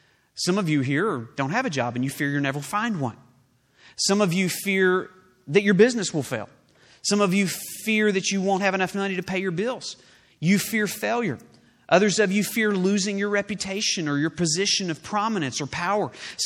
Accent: Oklahoma, United States; I am from Oklahoma

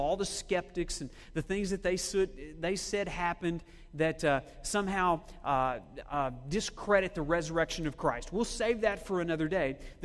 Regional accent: Oklahoma, United States; Yeah, I'm from Oklahoma. We'll talk later.

